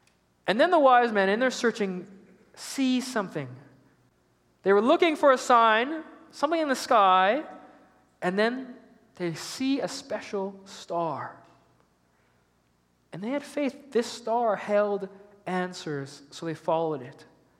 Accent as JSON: {"language": "English", "town": "Kinsella", "region": "Alberta", "country": "Canada", "tie": "born or raised there", "said": "I got back from my hometown this morning, from Kinsella. I've asked this question before. Who knows it, but I'm not going to ask again because nobody does. It's a very small town, and 2 years ago, 30 people lived there"}